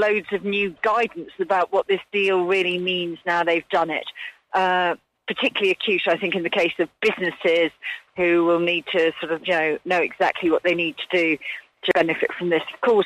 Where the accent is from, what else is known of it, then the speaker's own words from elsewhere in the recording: United Kingdom; can I say that actually it's incredibly easy to access healthcare in Australia as a Brit?